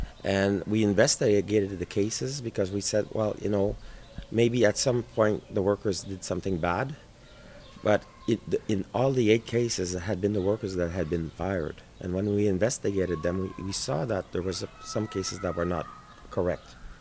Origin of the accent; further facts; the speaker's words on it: Rouyn-Noranda, Quebec, Canada; also born or lived in Kirkland Lake; And then when I came back to my Rouyn Noranda, which had become by then my hometown, because we moved from Kirkland Lake to Noranda, which is 54 miles from Ontario to Quebec.